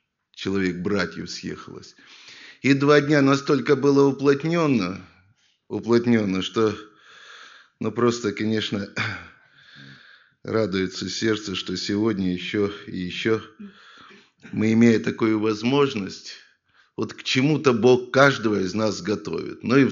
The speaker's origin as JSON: {"language": "Russian", "town": "Bryansk", "region": "Bryansk Oblast", "country": "Russia", "said": "Ну, я сам из Брянска … служитель Брянской церкви."}